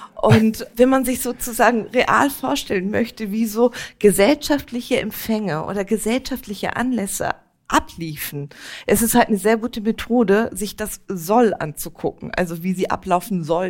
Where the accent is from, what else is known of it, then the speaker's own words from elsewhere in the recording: Lübeck, Schleswig-Holstein, Germany; also born or lived in Hamburg; Also ich bin in Hamburg geboren, ja, aber in Lübeck aufgewachsen.